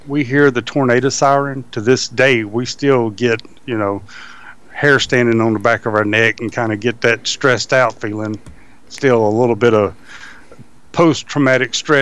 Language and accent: English; Alabama, United States; I grew up in Alabama, and which most of my time growing up in Alabama was it really like central to southern Alabama